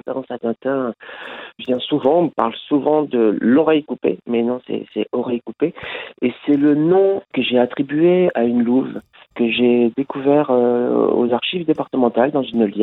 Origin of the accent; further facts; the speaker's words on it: Saint-Côme, Occitanie, France; moi j'étais gamin dans les années 70-80, j'ai grandi à Saint-Côme, vallée du Lot, au pied de l'Aubrac.